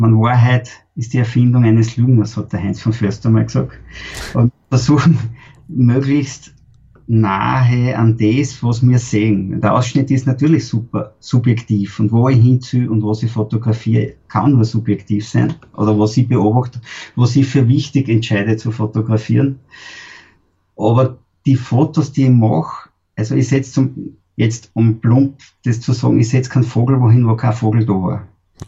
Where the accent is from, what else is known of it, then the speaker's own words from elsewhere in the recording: Upper Austria, Austria; wir haben in der Steiermark einen Workshop und bei uns in Oberösterreich einmal